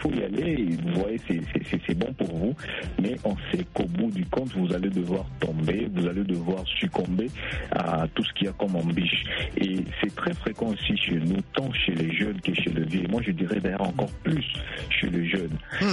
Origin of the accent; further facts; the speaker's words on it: DR Congo; Mais chez nous, en République démocratique du Congo, tel n'est pas le cas.